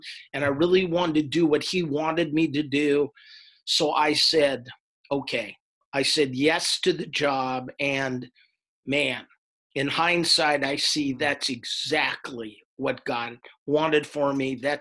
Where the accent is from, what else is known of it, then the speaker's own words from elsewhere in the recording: San Francisco, California, United States; I'm born and raised in California, San Francisco area.